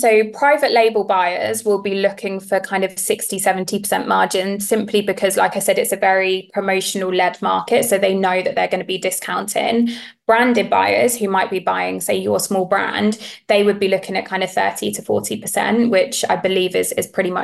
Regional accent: United Kingdom; moved away as an adult; And as British people, we actually don't like this. We like to kind of mill around the store, have a mooch and do our own thing.

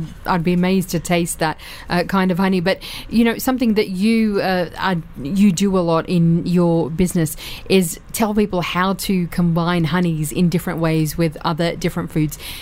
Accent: Australia; I'm Australian

